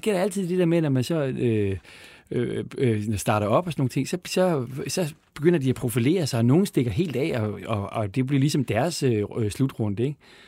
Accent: Glostrup, Capital Region, Denmark; born there; Nej, der, jeg er født i Glostrup.

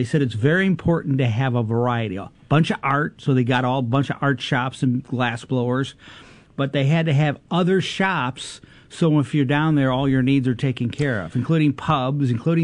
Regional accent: Chicago, Illinois, United States; years ago, growing up in Chicago, we used to go to Old Chicago, Old Town in Chicago.

